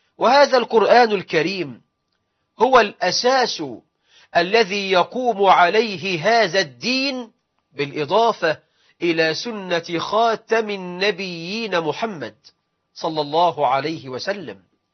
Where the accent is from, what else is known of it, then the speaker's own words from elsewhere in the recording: Egypt; فالله أسأل أن يجعل بلدنا مصر أمنا أمانا، رخاء سخاء